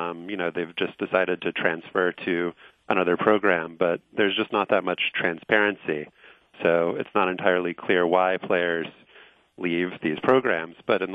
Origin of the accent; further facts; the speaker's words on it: Louisiana, United States; I grew up in Louisiana, and I'm a follower of LSU football and SEC football in general